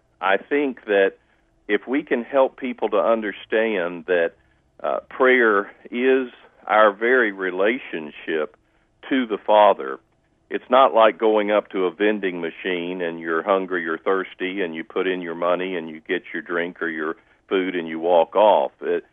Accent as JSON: {"language": "English", "region": "Oklahoma", "country": "United States", "tie": "born or raised there", "also_born_or_lived": "Washington, D.C. / Kentucky", "said": "I grew up in Oklahoma and was born there, raised there. And then my dad, who was a professional musician with the symphony orchestra, moved around in different places on the mainland. And we went to Washington, D.C., and we went to Kentucky."}